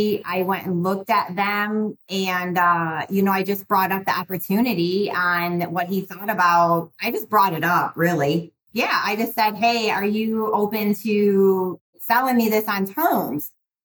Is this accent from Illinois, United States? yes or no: yes; Burbank, Illinois, United States; So I'm originally from Illinois.